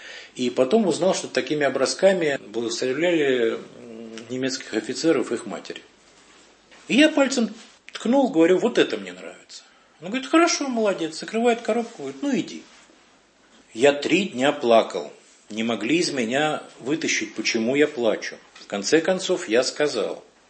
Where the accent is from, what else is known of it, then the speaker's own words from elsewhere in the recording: Moscow, Russia; я даже пытался оставаться жить в общежитии, хотя я москвич